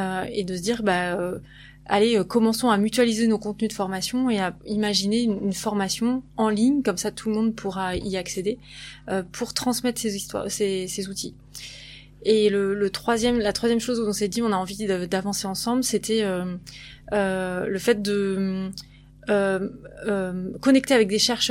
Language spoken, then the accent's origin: French; Brittany, France; Enfin, je suis bretonne aussi.